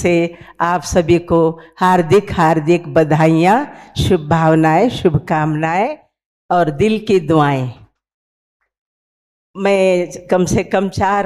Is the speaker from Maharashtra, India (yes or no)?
no; Karnataka, India; गुलबर्गा के हमारे गांव में आए